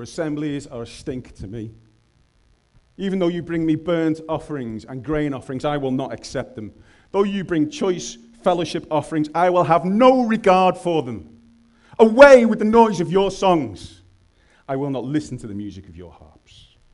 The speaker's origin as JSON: {"language": "English", "region": "North West England", "country": "United Kingdom", "accent": "Scouse", "said": "Today I'm actually quite glad I've got my Scouse accent because it kind of fits with the theme."}